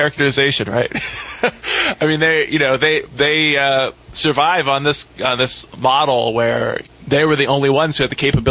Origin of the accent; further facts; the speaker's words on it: Ohio, United States; I grew up in Ohio.